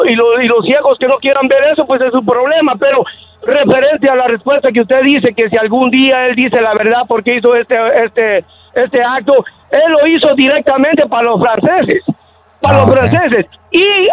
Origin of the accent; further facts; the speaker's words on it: Guatemala; born there; yo soy guatemalteco de nacimiento y no he perdido mi identidad.